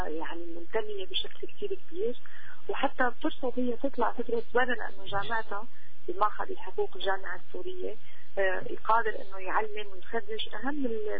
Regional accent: Syria; نحن سوريين

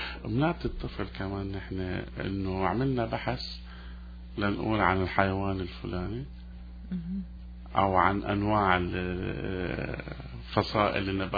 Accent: Syria; moved away; أنا تغربت من سوريا من 1982 أو 80

